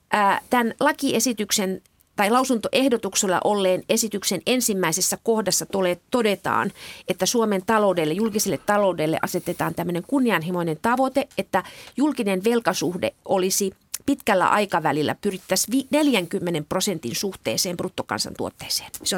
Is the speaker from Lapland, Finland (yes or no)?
yes; Kemi, Lapland, Finland; Kasvoin Kemissä